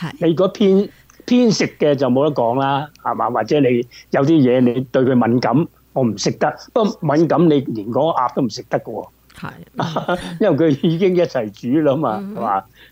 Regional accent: Guangdong, China; 我哋廣東人即係飼養嗰啲就叫米鴨咯

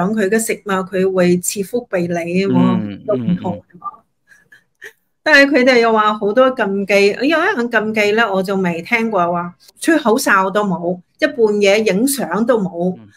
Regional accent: Hong Kong; 你知道我哋香港人系个路边咧，都有啲拜祭啊

